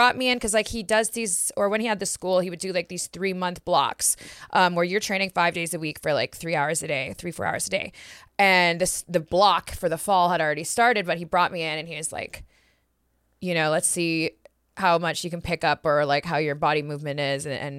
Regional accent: Canada; Because, and being Canadian, you can't just like come to the States and work and do all this.

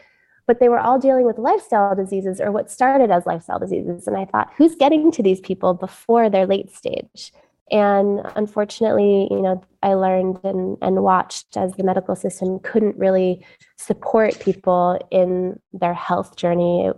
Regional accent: Sedona, Arizona, United States; now in New York City, United States; I grew up in Sedona, Arizona.

